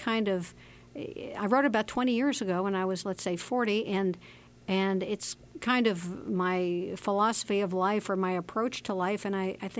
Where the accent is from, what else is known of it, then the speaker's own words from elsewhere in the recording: Alexandria, Virginia, United States; also born or lived in Austin; now in Fayetteville, United States; I moved to Fayetteville from Austin in 1998. I grew up on the East Coast. I grew up in Alexandria, Virginia, outside of Washington.